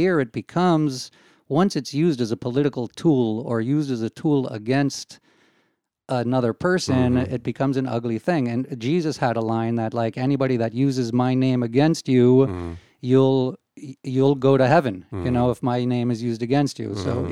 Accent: United States; when I went to school as a kid growing up in the States, you had every kind of person represented

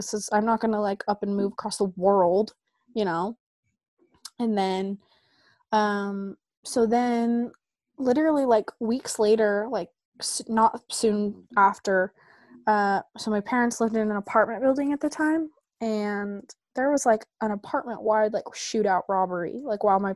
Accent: Centerville, Utah, United States; So I am from Utah. I was born and raised here in Centerville.

